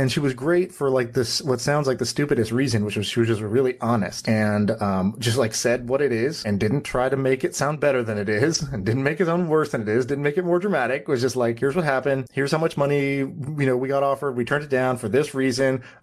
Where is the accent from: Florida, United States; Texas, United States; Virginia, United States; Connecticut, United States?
Texas, United States; Austin; I grew up in Austin, Texas. I spent a lot of time in Texas.